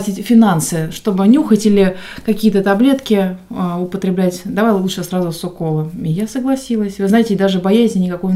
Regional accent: Moscow, Russia; мне 26 лет. Я сама из Москвы, всю сознательную жизнь там выросла, родилась.

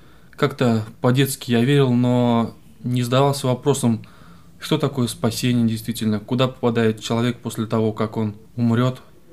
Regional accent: Smyshlyayevka, Samara Oblast, Russia; Как говорили, я приехал из Самары, Самарской области, поселок Смышляевка.

